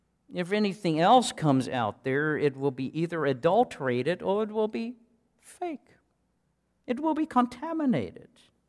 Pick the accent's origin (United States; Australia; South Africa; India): South Africa; Many years ago, near where I grew up in South Africa